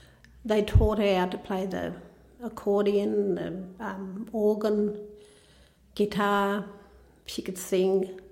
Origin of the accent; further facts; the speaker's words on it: Murrin Bridge, New South Wales, Australia; born there; the reason why I was born in Murrin Bridge, Lake Jellicoe